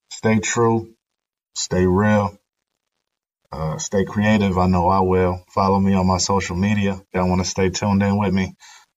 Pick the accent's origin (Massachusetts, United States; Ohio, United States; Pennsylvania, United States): Ohio, United States; Cincinnati; I'm from Cincinnati, Ohio.